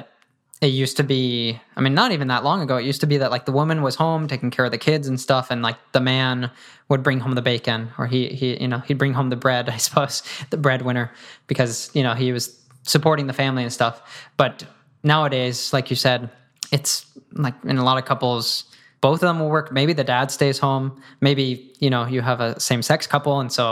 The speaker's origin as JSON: {"language": "English", "region": "Colorado", "country": "United States", "said": "Because I'm from Colorado."}